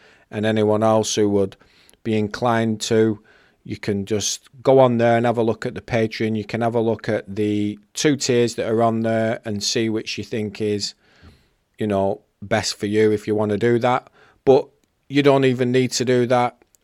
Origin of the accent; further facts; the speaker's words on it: England, United Kingdom; as I'm from England